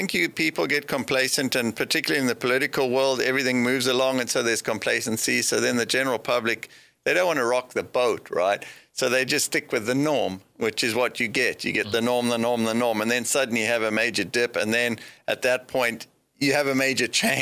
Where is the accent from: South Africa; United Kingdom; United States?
South Africa; For me, being South African